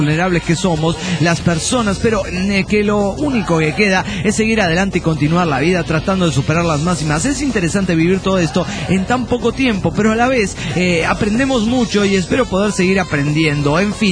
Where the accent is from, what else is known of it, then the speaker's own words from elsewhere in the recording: Guadalajara, Jalisco, Mexico; de Guadalajara, Jalisco, México.